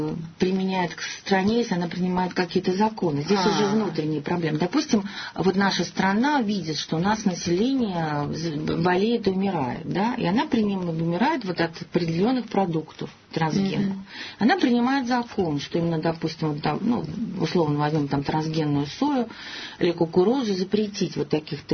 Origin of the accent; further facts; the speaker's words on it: Russia; я единственная из России, которую пригласили на эту конференцию